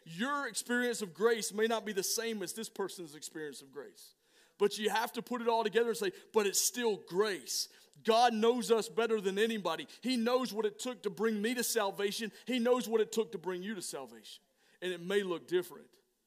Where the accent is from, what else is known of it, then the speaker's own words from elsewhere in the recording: Alabama, United States; I'm from Alabama, can you tell?